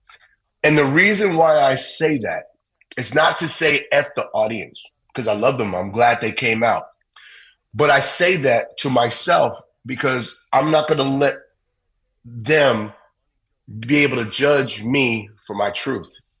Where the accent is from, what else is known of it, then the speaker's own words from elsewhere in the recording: New York City, New York, United States; But I grew up in New York City, right?